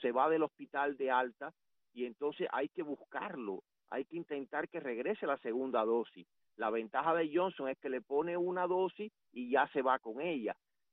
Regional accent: Cuba; como médico y como cubano

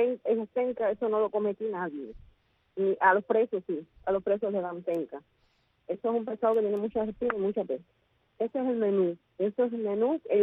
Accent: Cuba; cómo somos los cubanos

